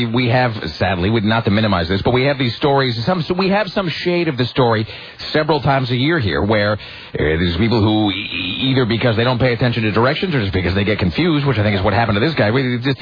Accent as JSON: {"language": "English", "region": "Pacific Northwest", "country": "United States", "tie": "born or raised there", "said": "even growing up in the Northwest, it's going to be really difficult to figure out where the hell you are."}